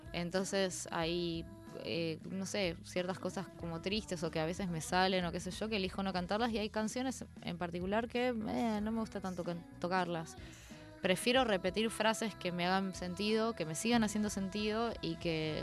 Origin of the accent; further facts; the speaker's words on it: Tierra del Fuego, Argentina; also born or lived in Buenos Aires; yo es como que me siento un poco fueguina y me siento un poco porteña, o sea, de las dos cosas.